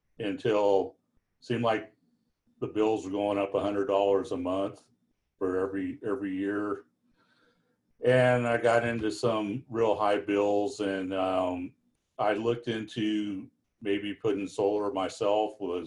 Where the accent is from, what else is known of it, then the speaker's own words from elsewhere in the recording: El Cajon, California, United States; I'm from El Cajon, California. That's just 12 miles east of San Diego.